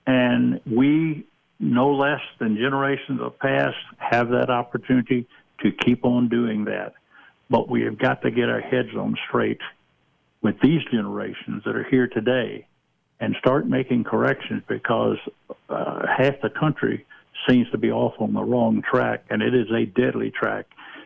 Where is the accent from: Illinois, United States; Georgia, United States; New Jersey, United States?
Georgia, United States; I come from the Deep South. I'm originally from Georgia.